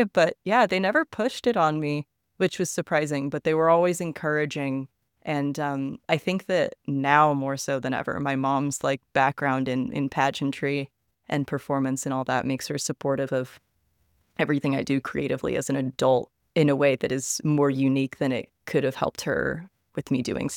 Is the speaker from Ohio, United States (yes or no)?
no; Texas, United States; from Texas, from like Tomball, Hearn, Montgomery County. And the more I talk about this, the more my accent will come out and ruin your podcast. So I grew up overseas because my mom worked for the State Department.